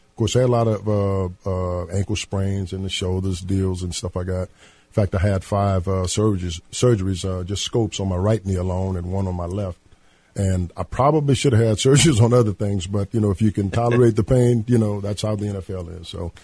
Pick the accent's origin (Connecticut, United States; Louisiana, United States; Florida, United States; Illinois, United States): Louisiana, United States; New Iberia; I'm from New Iberia, Louisiana. It is cold up here.